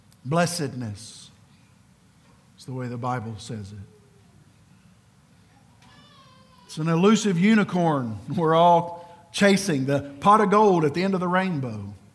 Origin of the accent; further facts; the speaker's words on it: Ireland; You ever heard the Irish say the word psalm? Sam 1. I'm Irish, so I get a kick out of that.